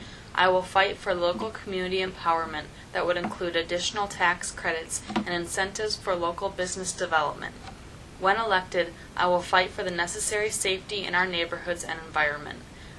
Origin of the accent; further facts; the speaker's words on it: Jamaica, New York, United States; I was born and raised here in Jamaica and have extensive experience